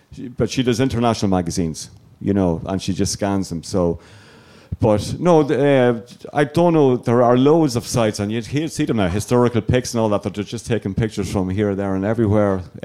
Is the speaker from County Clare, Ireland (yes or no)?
no; Dundalk, County Louth, Ireland; from my hometown of Dundalk, which my brother did.